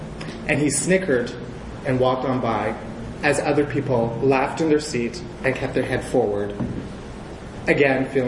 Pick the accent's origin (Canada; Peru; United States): Canada; Alberta; born, bred, and raised on the Blood Reserve, going to school.